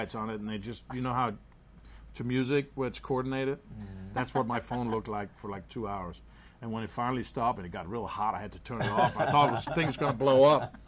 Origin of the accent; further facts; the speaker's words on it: Denmark; they also talk about doing in my hometown in Denmark, doing a ceremony, which could be kind of cool.